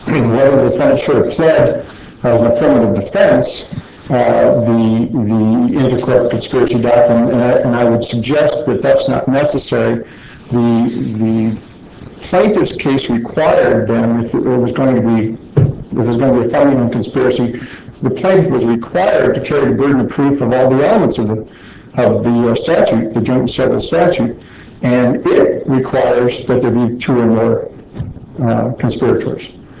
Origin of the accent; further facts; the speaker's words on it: Colorado Springs, Colorado, United States; I'm from Colorado Springs.